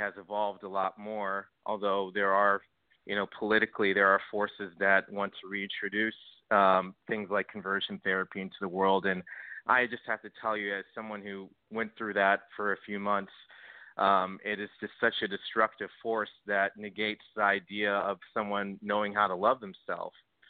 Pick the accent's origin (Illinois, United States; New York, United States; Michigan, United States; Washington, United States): Illinois, United States; Park Forest; also born or lived in Harvey / Chicago Heights; I was born in Harvey, Illinois. That just that community itself is, I guess, an impoverished neighborhood. But I didn't grow up there. I grew up in Park Forest in Chicago Heights.